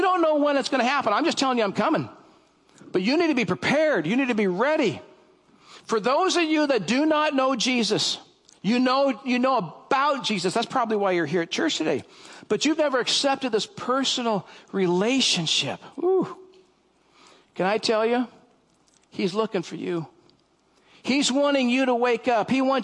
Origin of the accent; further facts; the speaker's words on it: Yakima, Washington, United States; I grew up in Yakima, when I was a teenager, I was part of the harvest. We had orchards all around. We lived out in the country, had orchards all around us